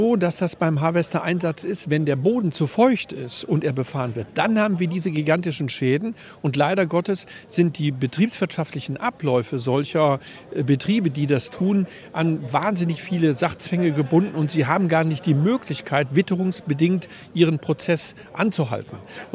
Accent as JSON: {"language": "German", "town": "Erkrath", "region": "North Rhine-Westphalia", "country": "Germany", "said": "ich komme aus Erkrath."}